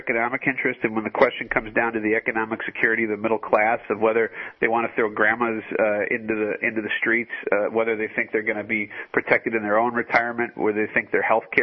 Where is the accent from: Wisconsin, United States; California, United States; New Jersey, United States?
Wisconsin, United States; Milwaukee; I went to school in Madison. I'm from Milwaukee.